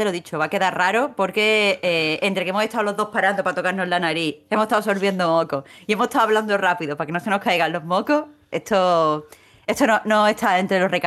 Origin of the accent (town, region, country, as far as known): Andalusia, Spain